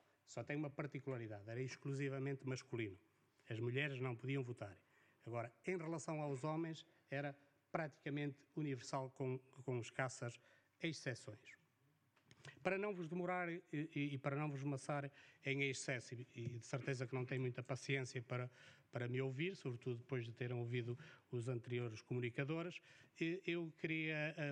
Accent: Melgaço, Viana do Castelo, Portugal; eu sou do concelho do Alto Minho, sou de Melgaço, não se deve notar pela pronúncia, mas sou

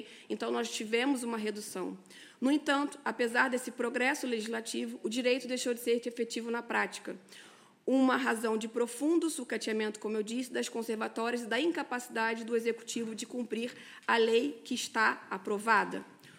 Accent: Brazil; now in Portugal; eu não vou falar apenas como portuguesa, natural do Brasil, porém, com uma nacionalidade que decorre do sangue

